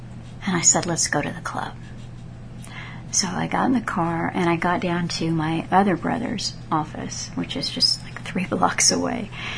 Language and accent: English; Texas, United States; So now, country western has never really been my go-to music, even though I'm a Texan.